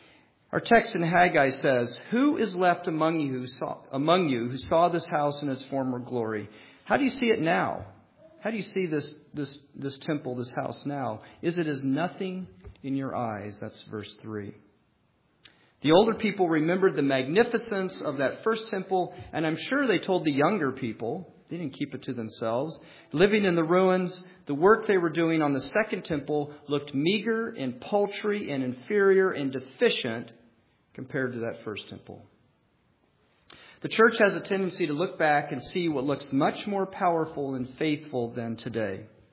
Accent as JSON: {"language": "English", "town": "Greeley", "region": "Colorado", "country": "United States", "tie": "born or raised there", "said": "The church I grew up in Greeley, Colorado, was founded by a minister named Sheldon Jackson back in the late 19th century."}